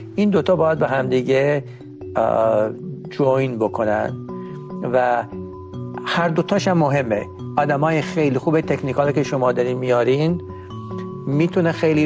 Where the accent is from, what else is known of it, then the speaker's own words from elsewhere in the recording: Iran; moved away as an adult; منم پس 3 ماه یا 4 ماه بعد از انقلاب از ایران اومدم بیرون